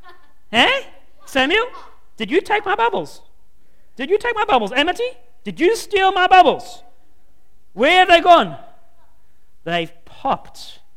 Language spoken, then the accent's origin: English; Scotland, United Kingdom; I am a Scotsman.